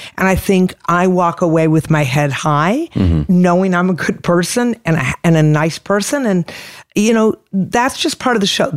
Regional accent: Boston, Massachusetts, United States; now in Austin, United States; You know, while I live in Austin, I am from Boston.

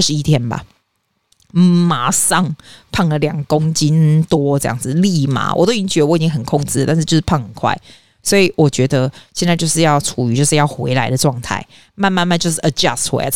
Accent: Taiwan; now in Australia; 你知道你问我说我是台湾人澳洲人哪一个地方比较像 home， 其实台湾对我而言我到台湾也会觉得 I feel like home，也是已经到家了，但是澳洲又更多一点，可能是因为我 I spend most of my life in Australia 的关系吧。

